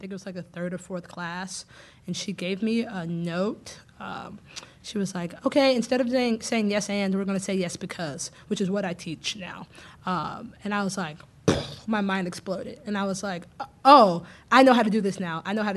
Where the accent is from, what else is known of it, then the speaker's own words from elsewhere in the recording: the South, United States; My family, I'm from the South, and like that's how you...